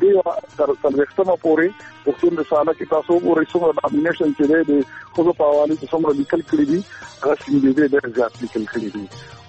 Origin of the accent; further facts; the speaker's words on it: Khadar Khel, Khyber Pakhtunkhwa, Pakistan; زمونږ کلی د کوهاټ لاچی سر نږدې خدر خیل نوم یو کلی و